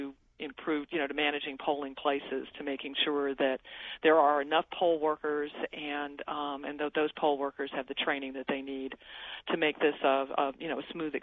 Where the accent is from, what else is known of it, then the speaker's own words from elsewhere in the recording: Georgia, United States; I'm personally from Georgia, and that has become an issue in my state of newly naturalized citizens having to prove their citizenship over and over again